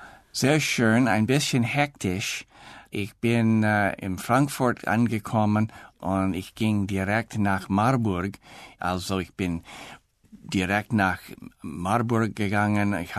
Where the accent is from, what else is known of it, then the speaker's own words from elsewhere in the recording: Canada; German is a second language; now in Victoria, Canada; Ich komme aus Kanada. Ich bin 1943 geboren. Ich wohne jetzt in Victoria. Victoria ist Hauptstadt von British Columbia. Die Stadt liegt ganz im Westen. Man könnte sagen, ich wohne auf einer Insel in der Pazifik.